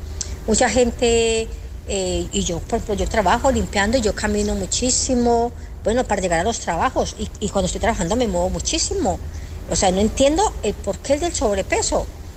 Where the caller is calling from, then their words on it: Barcelona, Catalonia, Spain; de Barcelona. Gracias, feliz noche.